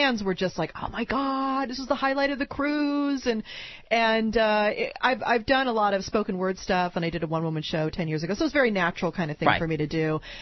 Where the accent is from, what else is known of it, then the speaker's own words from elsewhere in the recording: California, United States; I grew up on the West Side. I went to Crossroads, and there were a lot of celebrity kids.